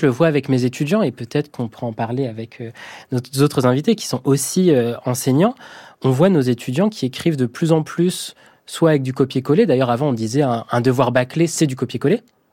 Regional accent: France; nous sommes français.

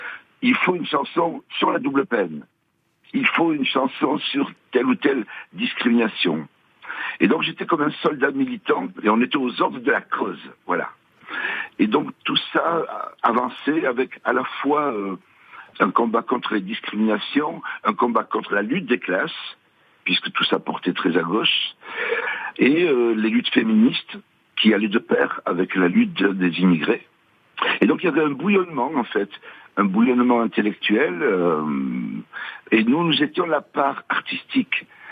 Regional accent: France

